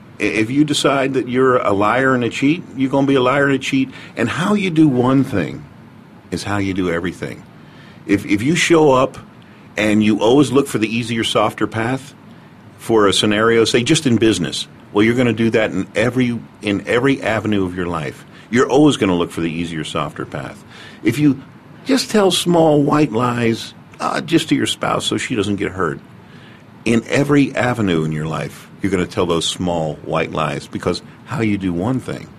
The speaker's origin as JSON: {"language": "English", "town": "Brooklyn", "region": "New York", "country": "United States", "said": "Anyway, I'm from Brooklyn, New York, you know. And my mother is Irish."}